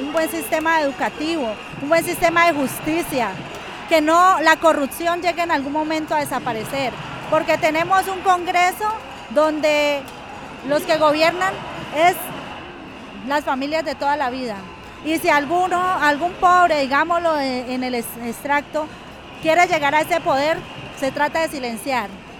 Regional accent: Cauca, Colombia; Yo soy del departamento del Cauca, una de las zonas más afectadas donde vivimos el conflicto a diario

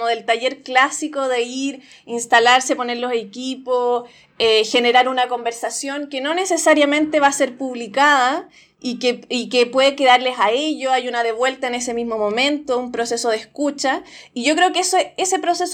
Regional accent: Rengo, O'Higgins, Chile; Desde que tengo 15 años más o menos que hago radio de mi pueblo en Rengo hasta ahora

